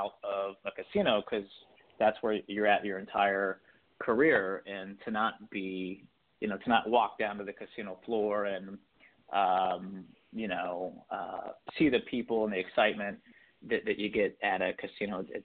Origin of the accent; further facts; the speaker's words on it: Cincinnati, Ohio, United States; now in Atlantic City, United States; Cincinnati, yeah. I grew up in Cincinnati and somehow traveled. I think I've done a circle around the country and wound back up in Atlantic City. Not originally from New Jersey